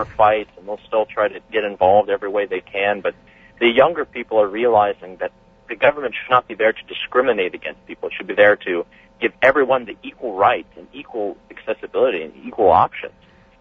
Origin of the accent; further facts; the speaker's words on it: North Carolina, United States; I grew up in North Carolina, and my family was ostracized because we didn't go to church, and we weren't involved in these things.